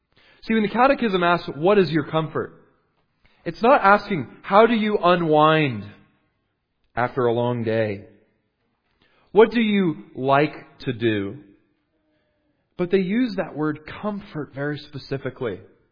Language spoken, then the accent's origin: English; Canada; I'm from Canada